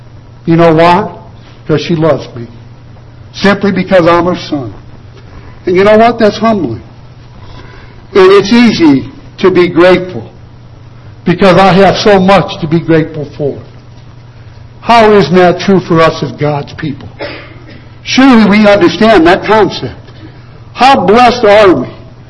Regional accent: United States; But the great freedoms and liberties I have are not because I'm an American.

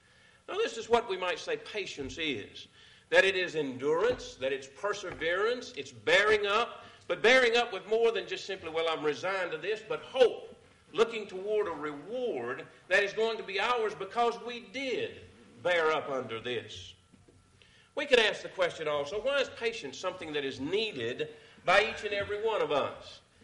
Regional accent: Georgia, United States; I think I've drawn the illustration where I grew up down in Georgia.

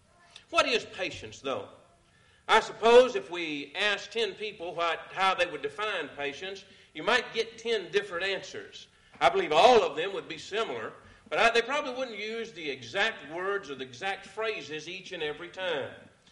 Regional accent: Georgia, United States; I think I've drawn the illustration where I grew up down in Georgia.

